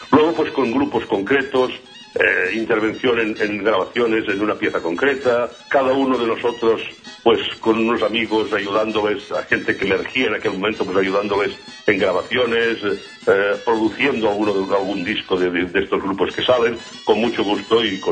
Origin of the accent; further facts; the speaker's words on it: Andalusia, Spain; porque nosotros, claro, somos andaluces, entonces queremos reflejar, pues decir, la situación de andaluces en Cataluña